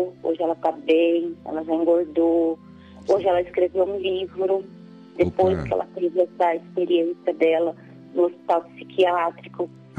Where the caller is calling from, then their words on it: Magda, São Paulo, Brazil; Eu falo de Magda, São Paulo.